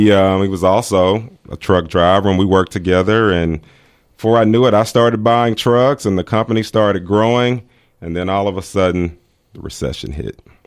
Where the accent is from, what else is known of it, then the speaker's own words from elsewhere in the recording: Dallas, Texas, United States; You know, like you said, I'm born and raised in Dallas, Texas.